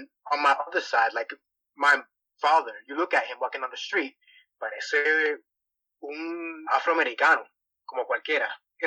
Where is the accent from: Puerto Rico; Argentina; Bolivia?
Puerto Rico; somos boricua, ¿verdad?